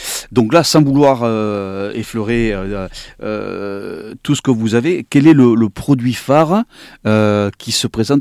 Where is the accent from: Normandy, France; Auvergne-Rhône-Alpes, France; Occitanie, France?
Occitanie, France; Montpellier; je suis de Montpellier.